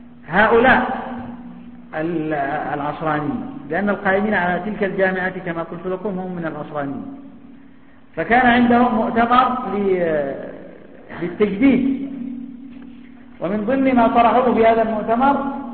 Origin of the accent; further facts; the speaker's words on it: Yemen; تدريب خطباء المساجد عندنا في اليمن